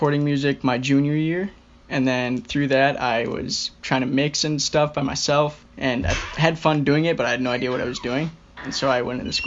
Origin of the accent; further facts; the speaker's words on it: Minnesota, United States; I'm 19. I am from Minnesota.